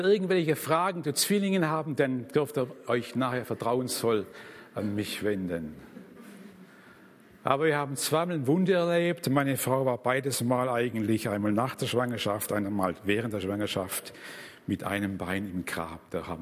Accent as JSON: {"language": "German", "town": "Schönaich", "region": "Baden-Württemberg", "country": "Germany", "tie": "born or raised there", "said": "Ich bin aufgewachsen in Schöneich bei Böblingen, Großraum Stuttgart, dort auch zur Schule gegangen, habe meine Lehre gemacht"}